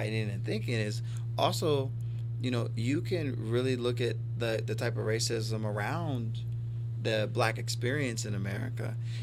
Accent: Marion, Ohio, United States; so I was raised here in Marion, Ohio.

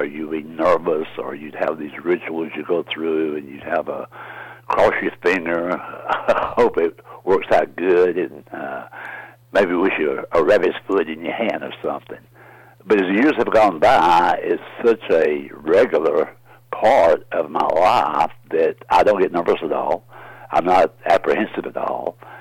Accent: the South, United States; I was born and raised in the South, you know. So we refer to a grocery cart as a buggy.

